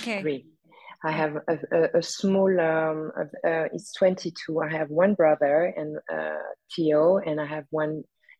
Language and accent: English; Paris, Île-de-France, France; English is a second language; I'm super Parisian.